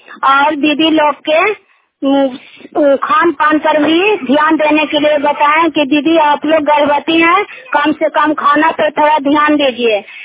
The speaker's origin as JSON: {"language": "Hindi", "town": "Hilsa", "region": "Bihar", "country": "India", "said": "इंदौर पंचायत कुर्मिया विभाग के रहने वाली हूँ। मेरा जिला ललंदा है, थाना हिलसा है, प्रखंड हिलसा है।"}